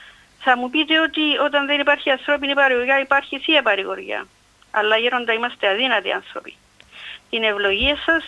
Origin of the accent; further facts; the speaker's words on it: Nicosia, Nicosia District, Cyprus; είμαι από τη Λευκοσία